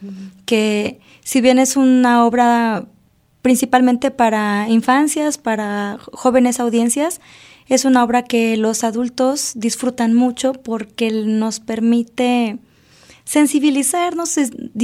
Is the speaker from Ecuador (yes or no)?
no; Nayarit, Mexico; also born or lived in Iguala; yo nací en Iguala, Guerrero, y porque de ahí es la familia de mi mamá, pero sí me crecí en Nayarit, y Nayarit me ha acogido también como profesionista